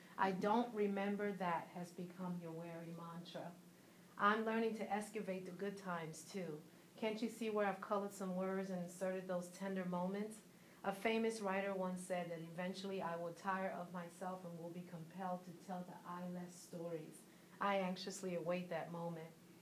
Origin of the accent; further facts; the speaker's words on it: Philadelphia, Pennsylvania, United States; growing up in North Philadelphia and also being an African woman, kind of merged together.